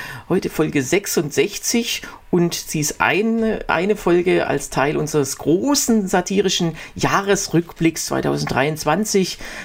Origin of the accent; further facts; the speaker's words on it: Berlin, Germany; Ich bin ja aus Berlin